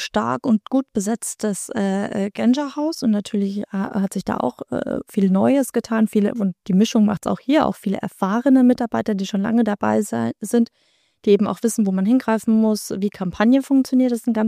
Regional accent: Bavaria, Germany; ich komme aus Bayern.

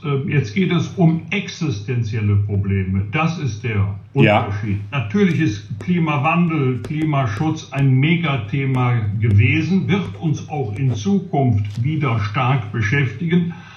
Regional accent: Rhineland, Germany; als Rheinländer

